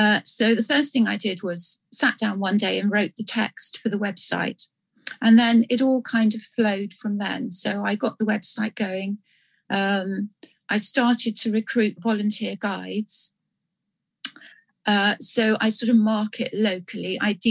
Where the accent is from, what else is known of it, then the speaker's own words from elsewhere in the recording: London, United Kingdom; now in Malvern, United Kingdom; So I moved here 30 years ago when I could still see, and I came from London and I've always loved the Malvern Hills and walked my dogs on the hills.